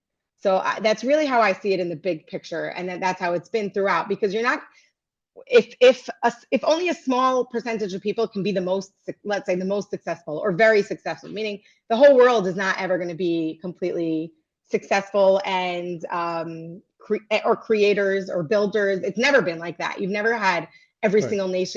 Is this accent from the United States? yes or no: yes; New Jersey, United States; but they became Orthodox, and I grew up Orthodox in New Jersey.